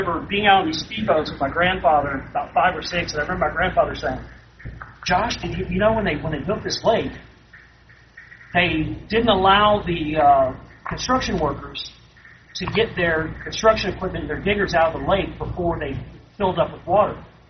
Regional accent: Dallas, Texas, United States; Is growing up, I grew up in Dallas and really around the suburbs. Rockwall is about 30 miles east of Dallas. And I grew up in a little town that was about 20 or 30 miles east, farther east where Rockwall is.

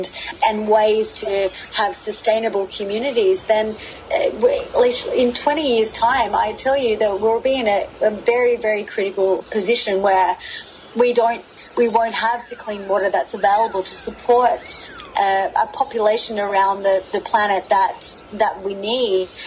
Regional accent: Australia; even from as an Australian, I feel like Australians approach it as in, it'll be all right, mate.

